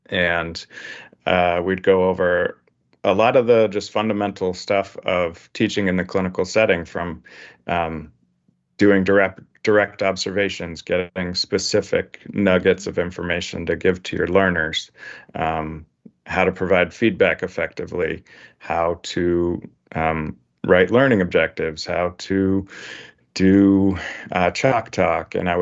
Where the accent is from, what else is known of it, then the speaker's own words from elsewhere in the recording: Ohio, United States; When I was growing up, my dad was a biology professor at Ohio State University. So I grew up in Ohio